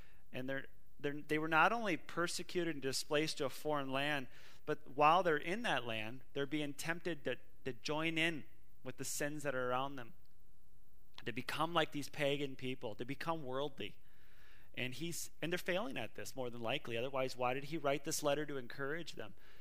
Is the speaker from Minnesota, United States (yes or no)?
yes; Minnesota, United States; when I grew up in Minnesota, we didn't talk about Lewis and Clark